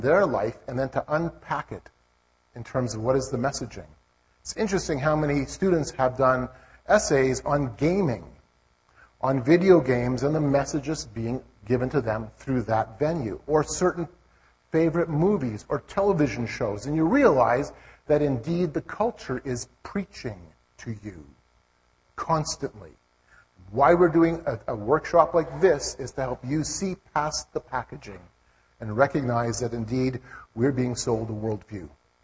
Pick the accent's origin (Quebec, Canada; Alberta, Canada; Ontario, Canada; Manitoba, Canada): Manitoba, Canada; Gladstone; Yes, I'm a local boy in terms of the prairies. I come from Manitoba. I was born and raised in the Gladstone area of Manitoba.